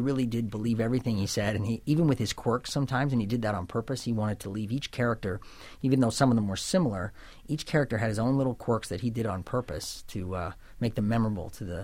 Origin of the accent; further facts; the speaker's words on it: Canada; moved away as an adult; It started when I grew up in Canada, but came here to go to acting school.